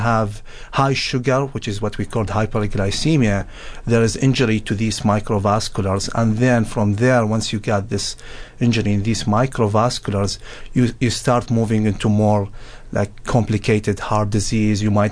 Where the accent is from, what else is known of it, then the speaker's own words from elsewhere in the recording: Iraq; moved away as an adult; now in United States; So I'm originally from Iraq. I came in 2009 as a refugee into the United States.